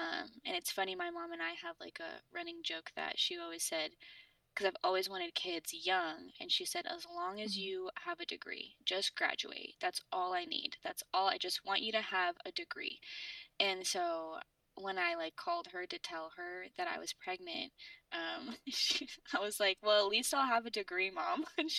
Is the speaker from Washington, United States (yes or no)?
yes; Washington, United States; also born or lived in Arizona; I'm 24. I had Raya when I was 23, and she is my first child. I am originally from Washington.